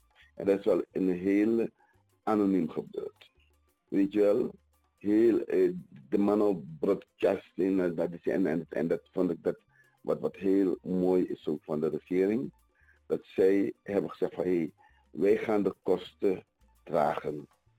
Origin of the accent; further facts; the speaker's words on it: Suriname; het raakt ons, hè, als Surinamers, omdat het is ons Surinamers